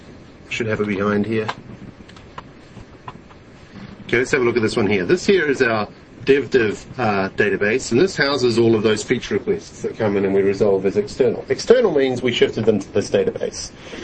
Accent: Wellington, New Zealand; From good old Wellington, my hometown. Good old Wellington.

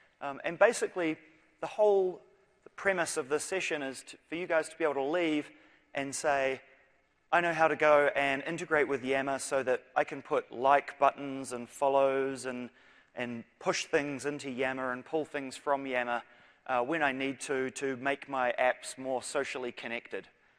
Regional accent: New Zealand; now in Seattle, United States; I'm a Kiwi on loan to Seattle. As you can tell, I probably don't sound like I'm from around here.

